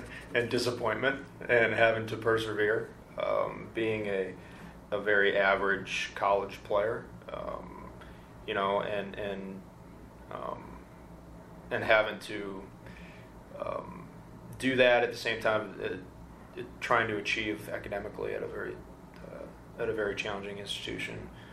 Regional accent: Midwest, United States; because I came from the Midwest. I mean, we played a lot of baseball

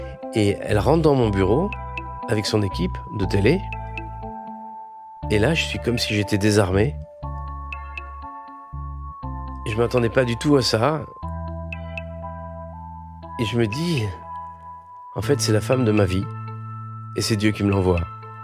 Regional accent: Corsica, France; comme je suis corse

